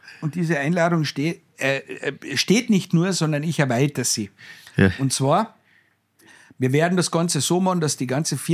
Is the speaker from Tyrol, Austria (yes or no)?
no; Carinthia, Austria; einen Messerbaukurs bei uns in Kärnten.